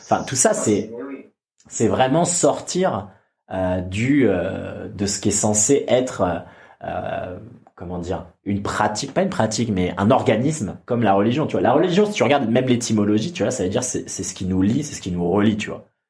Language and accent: French; France; moved away; Moi, dès que je suis parti de la France, j'ai compris qu'en fait, on avait des débats de merguez